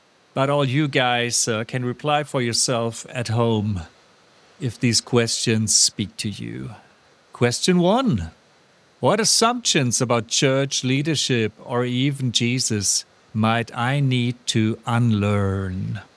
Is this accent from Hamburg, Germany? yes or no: yes; Hamburg, Germany